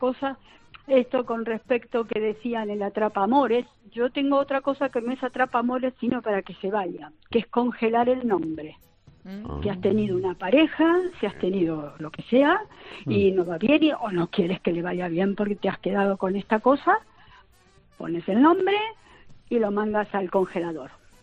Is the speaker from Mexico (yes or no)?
no; Argentina; now in Mallorca, Spain; Bueno, por supuesto, soy argentina, pero vivo viviendo 20 años en Mallorca.